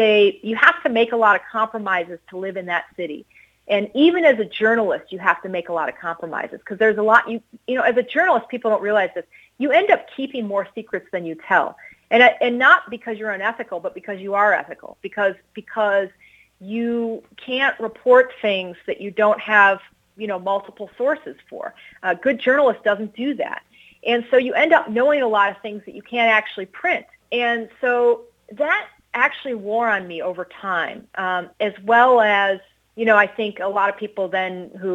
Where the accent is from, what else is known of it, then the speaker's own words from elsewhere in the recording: Midwest, United States; I grew up in the Midwest. We're not super confrontational.